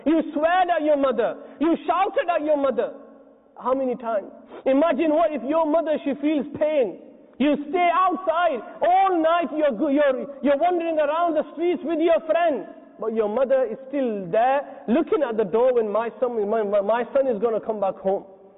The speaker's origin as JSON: {"language": "English", "region": "England", "country": "United Kingdom", "said": "one person from England, because I told him I'm from England, and he says, I know someone who came from England."}